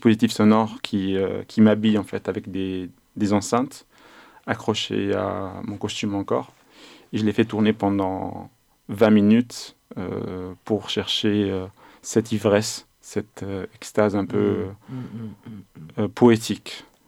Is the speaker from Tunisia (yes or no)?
yes; Tunisia; moi, je suis tunisien.